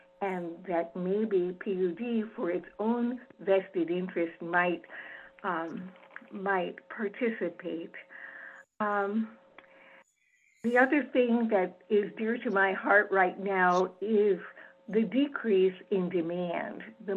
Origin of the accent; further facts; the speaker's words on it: Edmonds, Washington, United States; from Edmonds